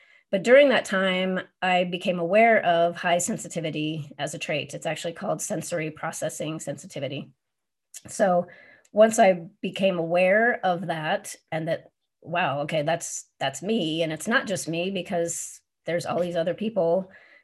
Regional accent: Portland, United States; And I grew up outside of Portland, and pretty much for my whole childhood, I got used to the idea that I was apparently just too sensitive

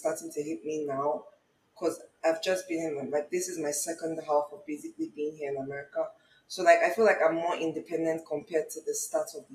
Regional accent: Nigeria; I'm currently in California, Malibu to be precise. I'm Nigerian.

